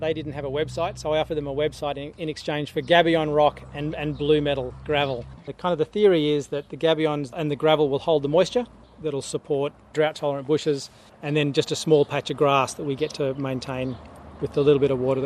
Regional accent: Canberra, Australian Capital Territory, Australia; now in Manila, Australia; I mean, when I grew up in Canberra, we're talking the 1970s and 80s, we didn't really have any droughts back then.

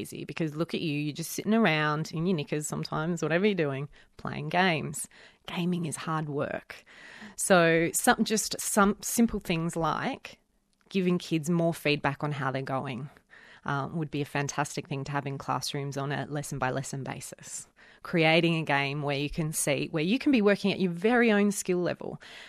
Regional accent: Auburn, New South Wales, Australia; I grew up in Auburn, which is a interesting little part of Western Sydney

